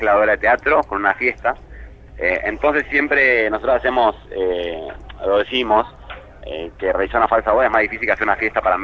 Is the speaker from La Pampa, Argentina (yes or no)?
no; La Plata, Buenos Aires Province, Argentina; somos platenses